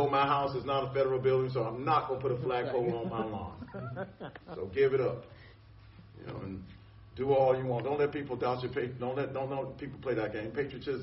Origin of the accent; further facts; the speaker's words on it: New Jersey, United States; born there; I was born in America. I was born in New Jersey. Been American all my life.